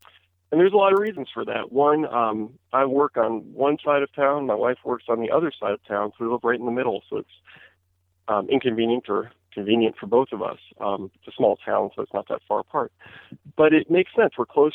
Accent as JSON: {"language": "English", "region": "Maryland", "country": "United States", "tie": "born or raised there", "said": "Like I said, I grew up in Maryland, in the middle of, you know, eastern hardwood forest"}